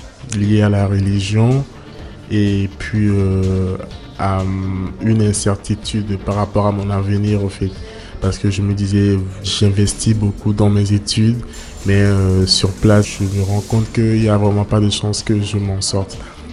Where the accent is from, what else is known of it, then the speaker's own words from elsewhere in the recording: Togo; moved away as an adult; now in France; je suis togolais. J'ai 25 ans et je suis étudiant à l'Université Lyon 2.